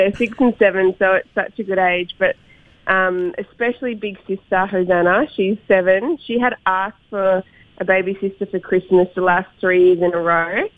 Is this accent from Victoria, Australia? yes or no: no; Queensland, Australia; When I was a kid growing up in Queensland.